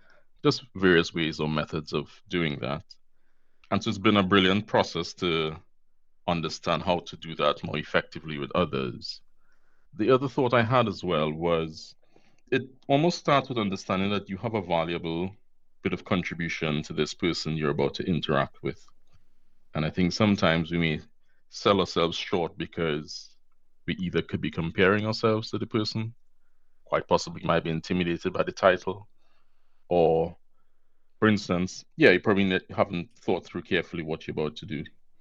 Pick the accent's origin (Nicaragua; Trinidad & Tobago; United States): Trinidad & Tobago; now in United Kingdom; I'm not originally British. I'm actually from Trinidad and Tobago.